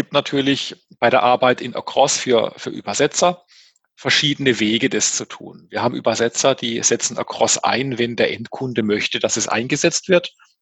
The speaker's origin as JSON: {"language": "German", "region": "Baden-Württemberg", "country": "Germany", "said": "Und als Badener"}